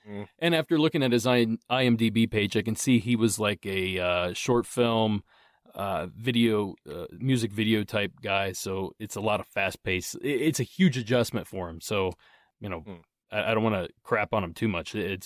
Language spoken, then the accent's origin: English; Ohio, United States; Like, I grew up in Ohio. I'm as far removed from this as possible